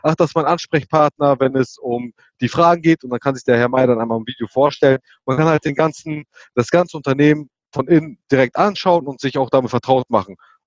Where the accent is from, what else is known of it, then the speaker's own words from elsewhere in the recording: Verden, Lower Saxony, Germany; Genau, also … wie gesagt, wir kommen hier aus Verden, das ist Nähe Bremen und Hannover.